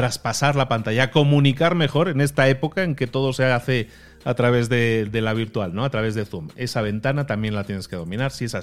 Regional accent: Galicia, Spain; born there; also born or lived in Barcelona; Porque yo he vivido en Barcelona muchos años, pero soy originario de Galicia. Yo nací en Galicia.

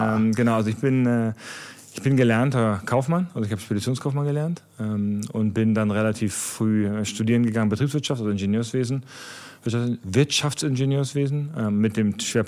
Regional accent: Lower Saxony, Germany; ich bin Norddeutscher. Also ich bin mein Leben lang Niedersachsen. Ich habe meinen Wohnsitz immer in Niedersachsen gehabt.

